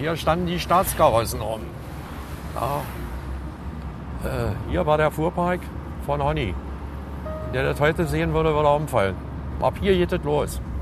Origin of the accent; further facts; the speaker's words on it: Berlin, Germany; Was ich als Berliner sage, offen und ehrlich